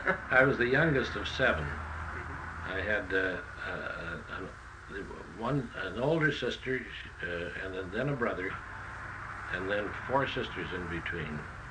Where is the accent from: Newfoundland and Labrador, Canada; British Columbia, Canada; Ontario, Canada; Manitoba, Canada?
British Columbia, Canada; Victoria; born there; I was born in Victoria here in 1908, right beside what is now the Belfry Theater.